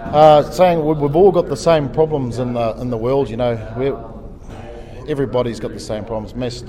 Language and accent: English; New Zealand; I'm from New Zealand.